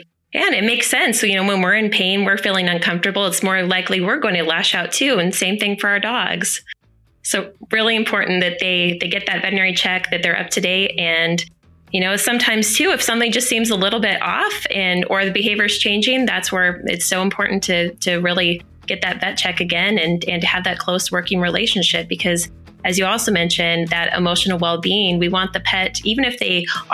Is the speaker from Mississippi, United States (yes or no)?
no; Bonners Ferry, Idaho, United States; I grew up with Sherry in my hometown of Bonners Ferry, Idaho. Yep, only 2,000 people